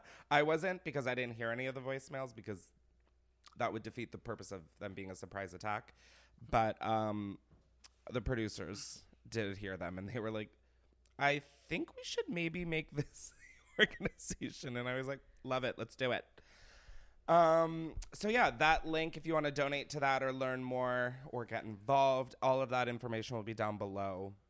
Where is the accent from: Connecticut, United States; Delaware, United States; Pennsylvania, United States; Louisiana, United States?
Delaware, United States; I grew up in Delaware.